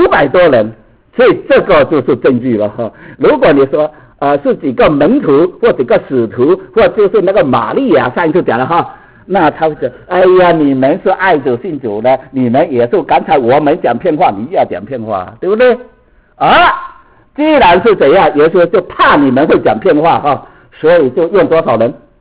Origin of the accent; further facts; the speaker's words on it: Hong Kong; 阿姨，我从香港来